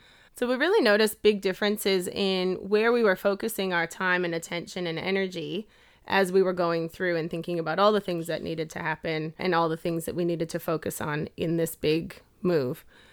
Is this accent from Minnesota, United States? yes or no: yes; Minnesota, United States; we've now moved to Minnesota, USA, which is where my family is and my hometown.